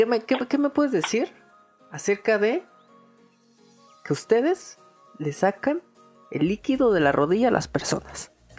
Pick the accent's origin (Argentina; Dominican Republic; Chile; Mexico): Mexico; Y también la responsabilidad del paciente, porque como mexicanos, creo que no, yo lo quiero percibir así.